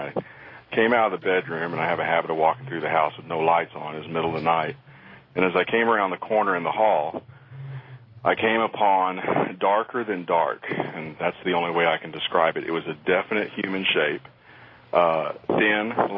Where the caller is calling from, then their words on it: Texas, United States; I'm calling from Texas.